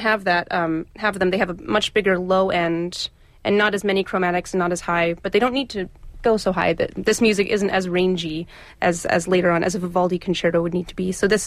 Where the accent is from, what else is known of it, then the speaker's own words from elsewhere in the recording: Philadelphia, Pennsylvania, United States; And I'm from Philadelphia